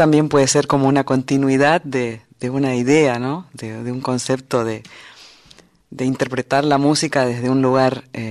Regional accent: Puerto Rico, Misiones, Argentina; also born or lived in Córdoba; nací en Puerto Rico porque mis padres estaban trabajando ahí, pero ellos eran argentinos. Y después, mi papá era de Córdoba, entonces al lugar de regreso fue ir a la ciudad de Córdoba.

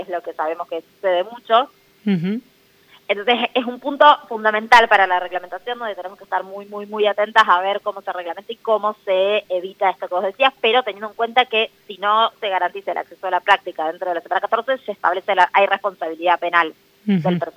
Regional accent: Tucumán, Argentina; yo soy de Tucumán también como Soledad

